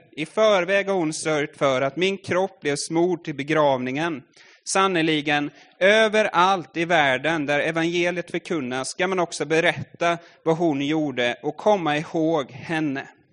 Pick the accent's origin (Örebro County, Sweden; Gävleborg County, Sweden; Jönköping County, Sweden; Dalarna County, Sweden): Jönköping County, Sweden; Furusjö; I Furusjö där jag växte upp